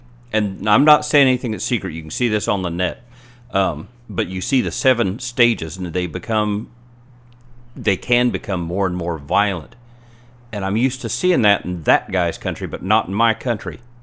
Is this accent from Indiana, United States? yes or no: yes; Indiana, United States; accent: Tennessee; This accent's actually Tennessee. I was born and raised in Indiana, but I inherited my folks' accent.